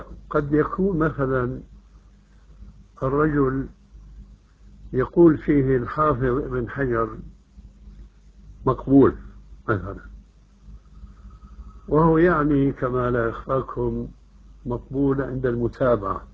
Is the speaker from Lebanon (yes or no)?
no; Syria